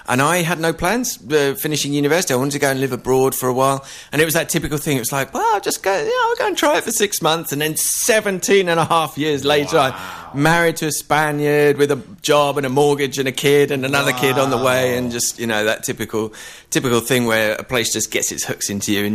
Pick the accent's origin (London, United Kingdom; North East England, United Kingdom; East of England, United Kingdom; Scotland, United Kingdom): East of England, United Kingdom; now in Madrid, Spain; I'm from Essex originally.